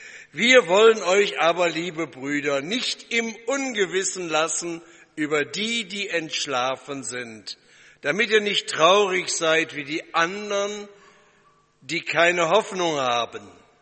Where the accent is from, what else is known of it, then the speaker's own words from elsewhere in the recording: North Rhine-Westphalia, Germany; ich komme aus dem Ruhrgebiet, da kennt man kein Deutsch.